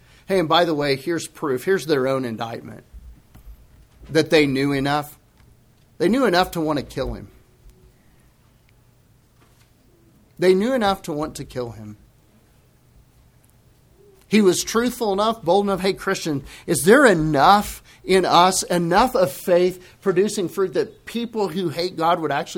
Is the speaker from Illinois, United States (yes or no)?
no; Texas, United States; I'm from the Republic of Texas, and I sound like I'm from the Republic of Texas.